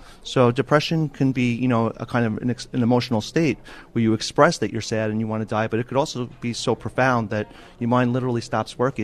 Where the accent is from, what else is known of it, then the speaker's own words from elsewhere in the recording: Long Island, New York, United States; now in New Jersey, United States; Originally, I'm from New York. I grew up in Long Island, did all my training in New York.